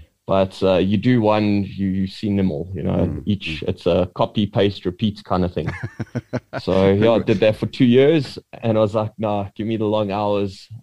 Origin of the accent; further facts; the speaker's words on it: Edenvale, Gauteng, South Africa; Perfect. I'm from Johannesburg, Edenvale to be exact.